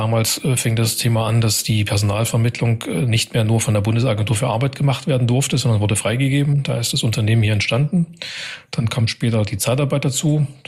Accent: Freiberg, Saxony, Germany; born there; also born or lived in Hamburg; now in Magdeburg, Germany; Ich bin geboren in Freiberg in Sachsen. Bin also Sachse, bin im Laufe meiner noch jungen Karriere, in Anführungszeichen, über Hamburg dann nach Magdeburg gekommen.

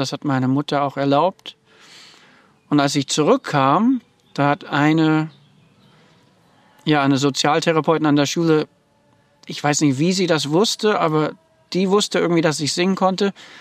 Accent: Vermont, United States; German is a second language; im Wald, wo ich dann eben aufgewachsen bin in Vermont, USA, im Neuengland.

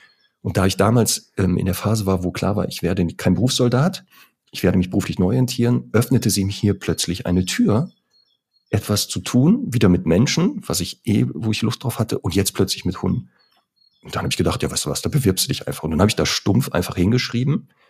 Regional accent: North Rhine-Westphalia, Germany; ich komme ja wie gesagt aus dem Ruhrgebiet

